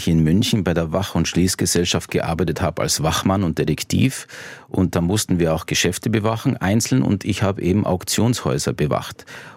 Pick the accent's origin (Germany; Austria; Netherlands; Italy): Austria; Styria; born or raised there; also born or lived in Innsbruck